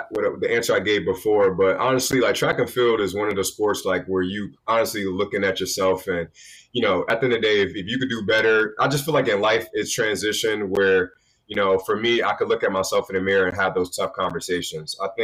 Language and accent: English; New Jersey, United States; Because remember, I was from Jersey.